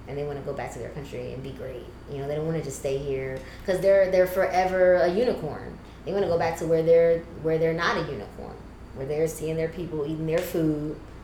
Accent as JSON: {"language": "English", "region": "California", "country": "United States", "said": "because I'm from California, that we could both go back."}